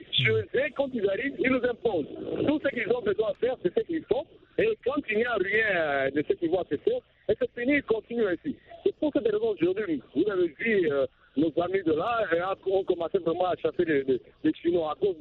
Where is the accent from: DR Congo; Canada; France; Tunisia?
DR Congo; nous avons vécu chez nous en RDC